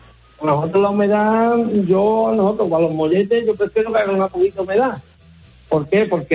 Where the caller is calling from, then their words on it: El Bosque, Andalusia, Spain; nos llamo de un pueblo de la provincia de Cádiz, que se llama El Bosque.